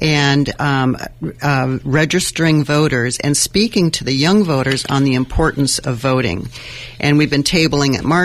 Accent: Montana, United States; you mentioned that I was from Montana. We had to go back for a family issue a few weeks ago

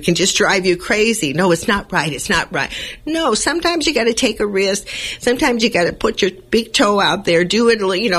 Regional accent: Los Angeles, California, United States; born there; I know I'm not Chicana, but I was born in East L.A.

